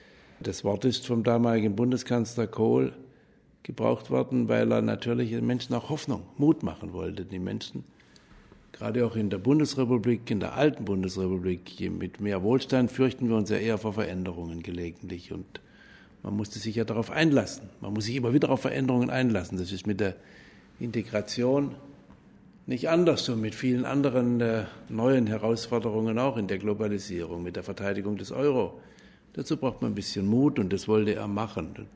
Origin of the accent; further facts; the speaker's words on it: Baden-Württemberg, Germany; bei mir in meiner Heimat in Baden-Württemberg